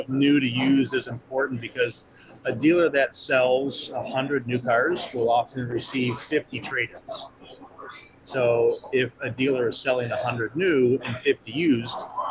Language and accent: English; Illinois, United States; So I'm from Illinois. In Illinois, we're not a title holding state.